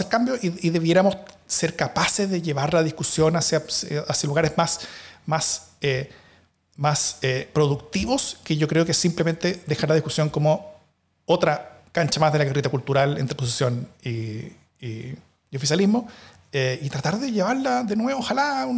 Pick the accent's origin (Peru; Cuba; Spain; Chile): Chile; todo lo que somos nosotros como chilenos